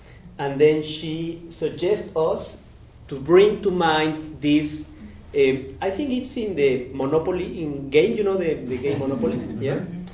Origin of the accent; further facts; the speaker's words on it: Puebla, Mexico; English is a second language; I born in Mexico. I am from Puebla, a beautiful city, 2 hours from Mexico City.